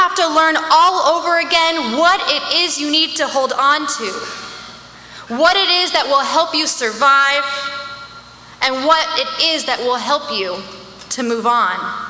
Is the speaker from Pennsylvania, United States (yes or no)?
no; California, United States; You see, I'm from Orange County. My parents live less than an hour away, less than 60 miles away from the streets of Westwood.